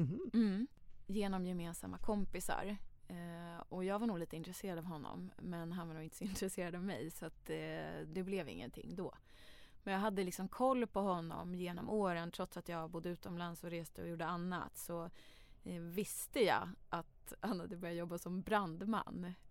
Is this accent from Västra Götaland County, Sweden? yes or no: no; Stockholm, Stockholm County, Sweden; Alltså, det fanns ju fortfarande knarkarkvartar på Söder. På Skånegatan. Runt hörnet från där jag växte upp